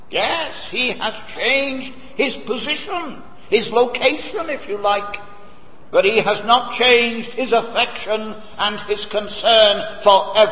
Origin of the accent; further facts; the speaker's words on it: Wales, United Kingdom; you know I come from Wales